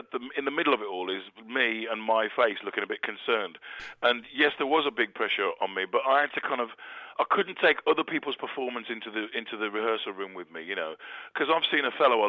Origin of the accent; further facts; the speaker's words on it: Dudley, West Midlands, United Kingdom; the fact that I'm from Dudley and don't really know much about Shakespeare